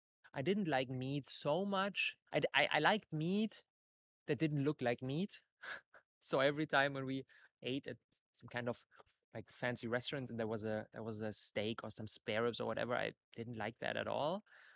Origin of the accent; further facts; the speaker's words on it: Berlin, Germany; I did an internship at a place like very far from Berlin, from my hometown.